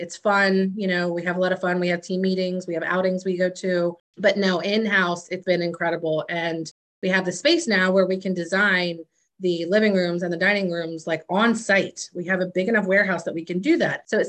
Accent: Ireland; You know, obviously I love being Irish. It's fun. It's special.

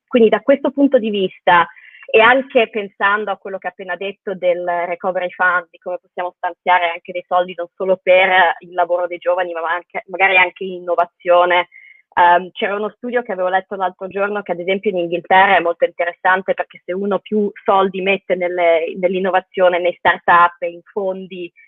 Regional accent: Germany; io sono cresciuta in Germania per più o meno 10 anni

